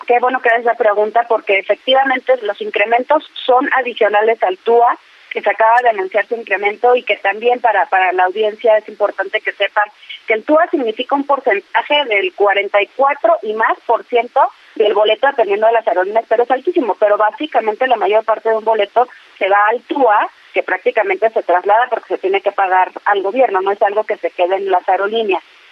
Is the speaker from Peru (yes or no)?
no; Mexico; creo que cualquiera como mexicano esperaríamos que nuestro principal aeropuerto pues estuviera al nivel de cualquier aeropuerto de calidad internacional